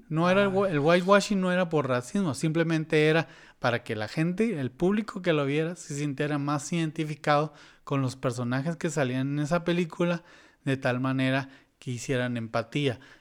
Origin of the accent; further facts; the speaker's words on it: Mexico; Nosotros como mexicanos.